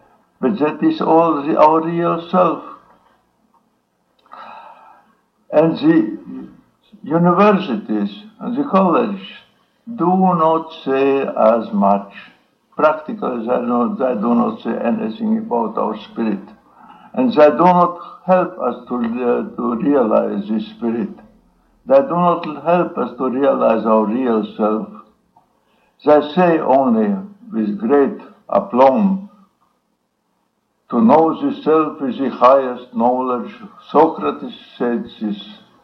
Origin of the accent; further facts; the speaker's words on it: Tukums, Latvia; I was born in Tukum, a small town in Latvia.